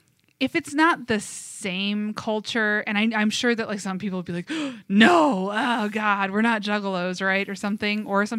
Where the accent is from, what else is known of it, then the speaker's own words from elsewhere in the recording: Michigan, United States; we have an extra bit of resistance because we are from Michigan, and so we have been inundated